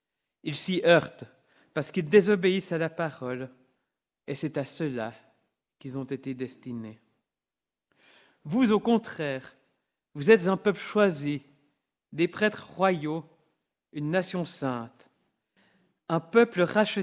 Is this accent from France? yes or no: no; Gland, Vaud, Switzerland; j'ai 33 ans, j'ai grandi à Gland dans le canton de Vaud.